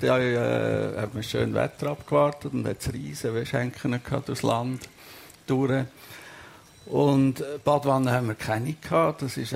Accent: Melchtal, Obwalden, Switzerland; Ich bin in Melchtl aufgewachsen, ein Dorf mit 200 Leuten und 50 Klosterfrauen. Es hatte ein Kloster.

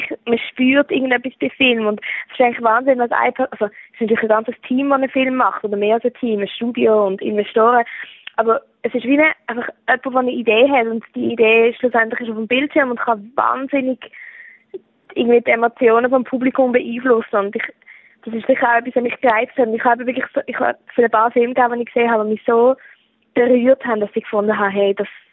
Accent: Switzerland; now in New York, United States; Es ist witzig, die meisten Leute wissen gar nicht, dass ich Schweizerin bin. Ich habe irgendwie Englisch gelernt, als ich 10 war und ich habe eigentlich keinen Akzent.

